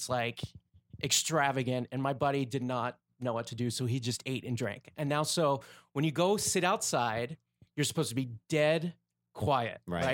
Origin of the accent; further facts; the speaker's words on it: Philadelphia, Pennsylvania, United States; And I brought my friend from back home. I grew up in Philly